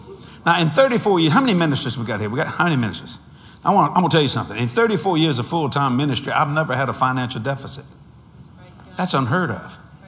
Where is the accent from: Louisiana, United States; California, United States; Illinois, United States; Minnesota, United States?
Louisiana, United States; New Orleans; I'm from New Orleans, Louisiana. If you've been raised in New Orleans, you're Catholic at least once. We don't even have counties. We have parishes.